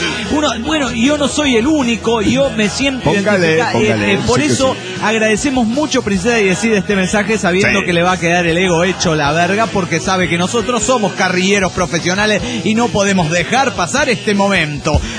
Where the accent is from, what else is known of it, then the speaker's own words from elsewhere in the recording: Tijuana, Baja California, Mexico; de Tijuana, Baja California, México.